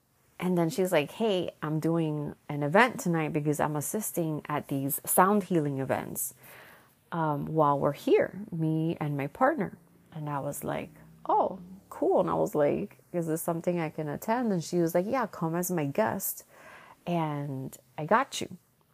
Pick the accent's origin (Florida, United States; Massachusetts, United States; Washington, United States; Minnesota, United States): Florida, United States; Miami; now in Broward, United States; because I feel very displaced in Broward, because I'm not from here. I'm from Miami.